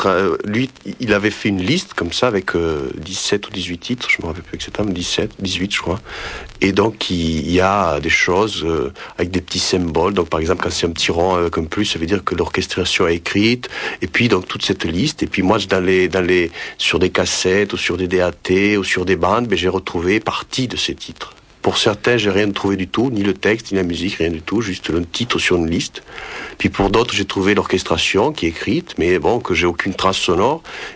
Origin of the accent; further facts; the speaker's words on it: Italy; c'était des choses qu'il a enregistrées chez nous en Italie, avec des moyens du bord qu'il avait.